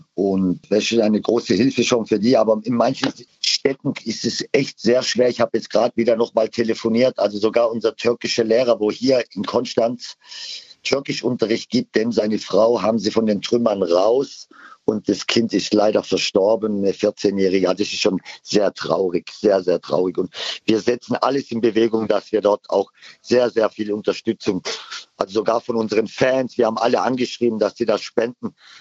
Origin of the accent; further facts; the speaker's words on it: Turkey; Erstmal nicht nur, weil ich selber Landsmann bin, aus der Türkei bin